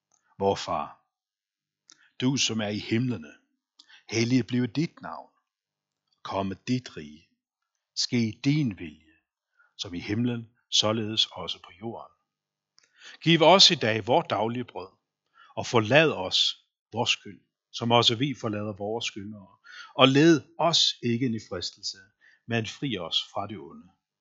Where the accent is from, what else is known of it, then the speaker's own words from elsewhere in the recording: Faroe Islands; som I nok har bemærket. Jeg kommer oprindeligt fra Færøerne, opvokset i sådan en forholdsvis almindelig værtslig færøsk familie.